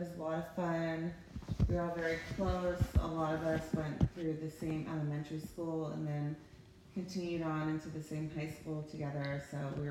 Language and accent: English; Lafayette Hill, Pennsylvania, United States; I grew up outside of Philadelphia in Lafayette Hill, Pennsylvania. My childhood was amazing.